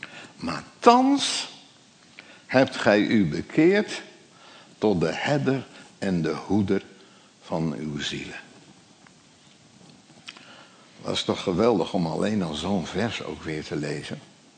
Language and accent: Dutch; Gelderland, Netherlands; Nou, u weet, ik kom van de Veluwe.